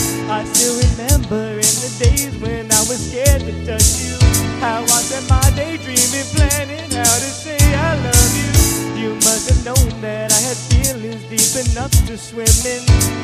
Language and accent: English; Philippines; I'm Filipino, this is normal for me.